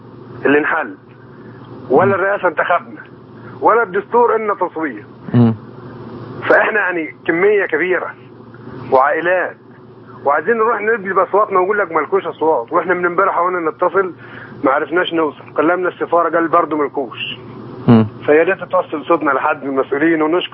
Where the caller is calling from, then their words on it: Jordan; فأنا بتصل من الأردن عشان أقول لحضرتك حاجة